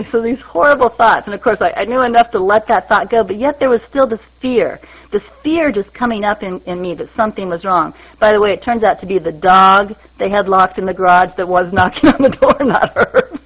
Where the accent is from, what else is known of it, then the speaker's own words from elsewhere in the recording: Kansas, United States; now in North Carolina, United States; was born and raised in Kansas. I wave at everybody I walk by. I now live in rural North Carolina.